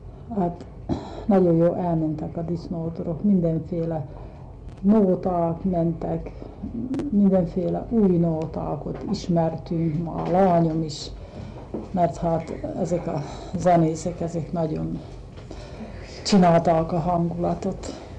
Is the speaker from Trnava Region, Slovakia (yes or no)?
no; Csata, Nitra Region, Slovakia; még a szülői házban laktunk otthon Csatán.